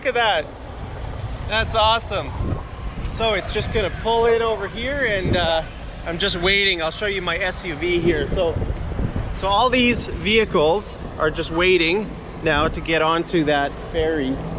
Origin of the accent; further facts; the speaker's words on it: Western Canada, Canada; I'm new here. I'm from Western Canada. This is my first time in Eastern Canada.